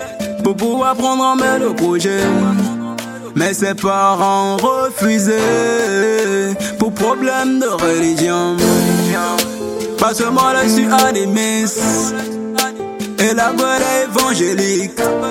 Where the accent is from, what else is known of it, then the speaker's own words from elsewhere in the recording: Abomey, Zou, Benin; Pas ce moment-là, je suis d'Abomé.